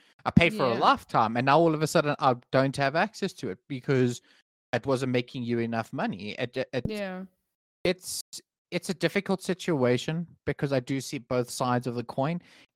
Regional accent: South Africa; being a South African, where things like internet can sometimes be a big issue, or even just having power can be an issue.

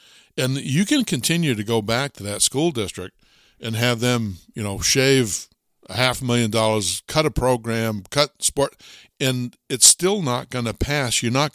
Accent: Thetford, Vermont, United States; So I always use Thetford as an example, and I'll do that again. That's my hometown.

